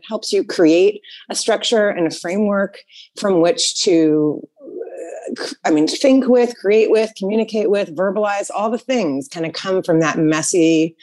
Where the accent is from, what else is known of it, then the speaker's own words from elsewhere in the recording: Nashville, Tennessee, United States; also born or lived in Boston / New York; So I'm from Nashville.